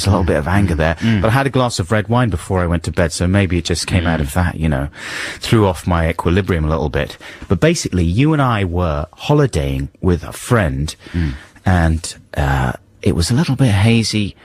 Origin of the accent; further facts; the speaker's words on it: United Kingdom; Because I'm British.